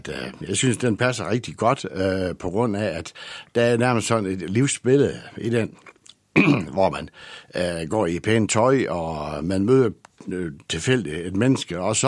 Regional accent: Finderup, Central Denmark Region, Denmark; Nej, jeg er jo fra Finderup.

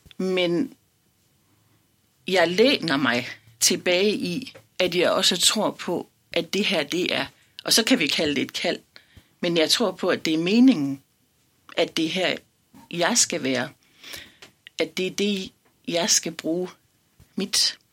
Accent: Hjerm, Central Denmark Region, Denmark; Altså, jeg kommer jo fra Hjerm, som jo i høj grad ligner Ørnhøj og Nørre Omme

